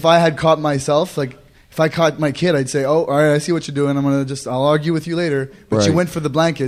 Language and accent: English; Montreal, Quebec, Canada; I'm from Montreal.